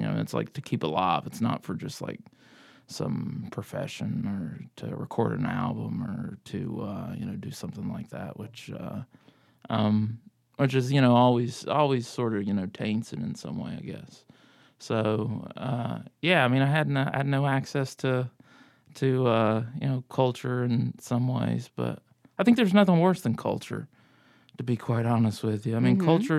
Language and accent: English; Rainelle, West Virginia, United States; also born or lived in Fairlea; I'm originally from Rainell, West Virginia, in Greenbrier County, and I was born in, I guess it's Fairley. That's where the hospital is in Lewisburg. So, yeah, that's where I'm from.